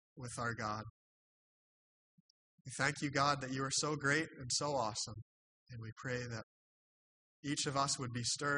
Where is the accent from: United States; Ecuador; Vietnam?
United States; Albany, New York; I'm from the Albany area near Albany, New York.